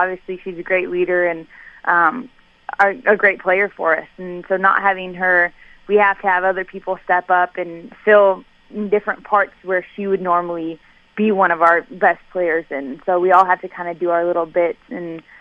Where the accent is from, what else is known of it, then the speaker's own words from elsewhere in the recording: Covington, Washington, United States; I am originally from Covington, Washington